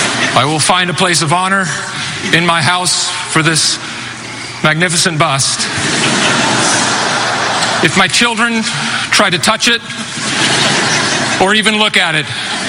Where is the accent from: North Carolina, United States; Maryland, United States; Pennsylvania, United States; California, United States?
California, United States; Irvine; You have to understand, as a kid growing up in Irvine, California, where I would sit in my room and listen to records of Steve Martin and the original Saturday Night Live cast